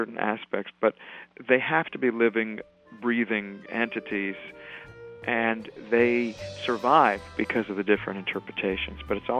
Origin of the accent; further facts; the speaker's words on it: Columbus, Ohio, United States; And growing up in Columbus, Ohio, I took piano lessons from a lady named Marjorie Cook, who taught me chord substitutions